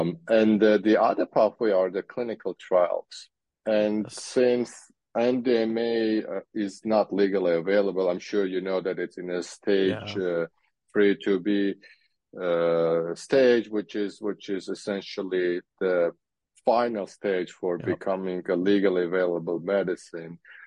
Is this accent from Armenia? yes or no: yes; Armenia; I was born and raised in Armenia.